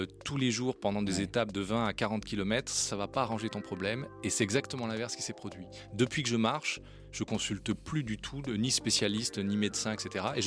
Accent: Lyon, Auvergne-Rhône-Alpes, France; born there; je suis né à Lyon, c'était la région Rhône-Alpes et guère au-delà.

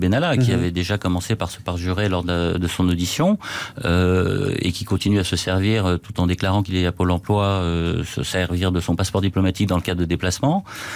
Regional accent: France; en tant que Français établi hors de France, dangereux aussi

